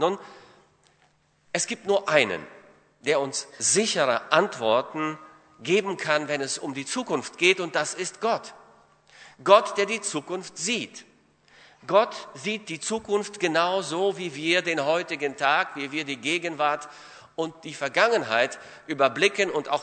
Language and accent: German; Latvia; now in Cologne, Germany; Ich komme aus Köln und bin dort seit 1976, damals kamen wir aus der ehemaligen Sowjetunion, aus Lettland, nach Deutschland und so sind wir in Köln geblieben.